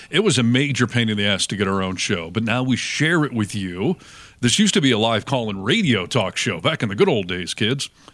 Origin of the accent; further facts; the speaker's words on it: Michigan, United States; But growing up in Michigan, you're like genetically predisposed to rip on Ohio.